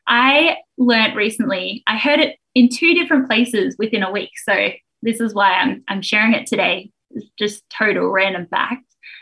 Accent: Tamworth, New South Wales, Australia; And then we ended up in Tamworth, which is where I consider my hometown, even though I was 15 when we moved there.

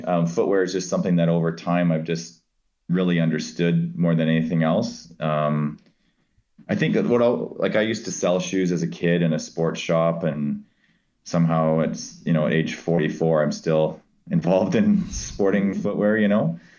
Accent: Ontario, Canada; as a Canadian growing up in Southern Ontario

